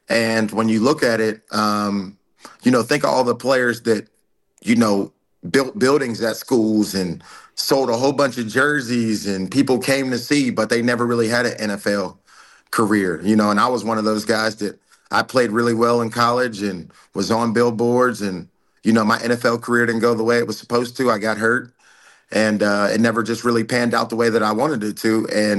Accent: Pittsburgh, Pennsylvania, United States; moved away as an adult; I'm from Pittsburgh, Pennsylvania, but I moved to California and went to junior college and obviously had a good junior college career here.

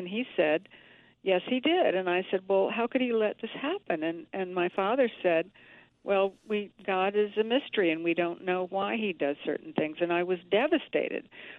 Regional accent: Savannah, Georgia, United States; I came from Savannah, Georgia, which is the Deep South

